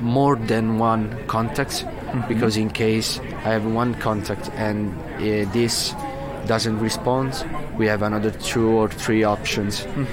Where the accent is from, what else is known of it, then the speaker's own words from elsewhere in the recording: Italy; English is a second language; we are from Italy, so I make an example.